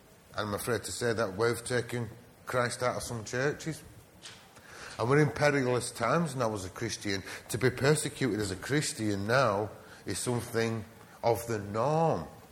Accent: Bradford, Yorkshire and the Humber, United Kingdom; I'm from Bradford.

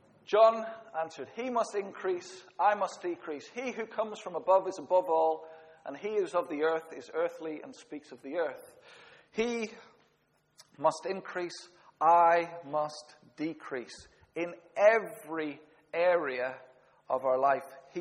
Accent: United Kingdom; I'd be moaning and complaining, as British people do, the whinging poms.

